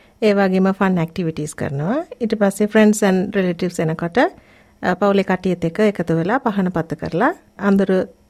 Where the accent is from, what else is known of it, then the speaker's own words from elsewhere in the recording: Jaffna, Northern Province, Sri Lanka; මම ඉපදුනේ වැඩනේ යාපනයේනේ.